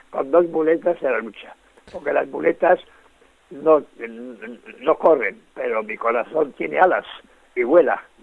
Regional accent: Basque Country, Spain; somos del movimiento obrero, somos de Ezkeraldea, donde tantas huelgas, tantas manifestaciones, tantos paros

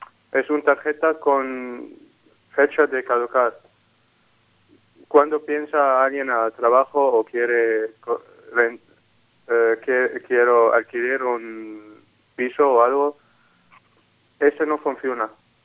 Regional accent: Syria; Spanish is a second language; Por ejemplo, soy de Siria y no quiero un asilo político.

